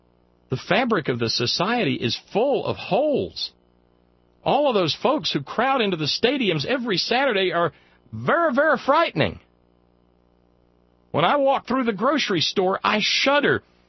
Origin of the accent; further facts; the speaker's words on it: Alabama, United States; But as a kid growing up in Alabama, there was a whole lot of those front bumper tags.